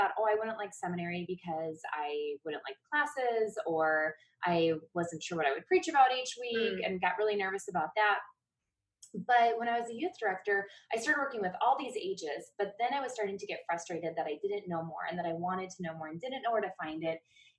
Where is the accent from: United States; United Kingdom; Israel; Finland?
United States; Midwest; now in Seattle, United States; I came from the Midwest, and so I've been the pastor here since then.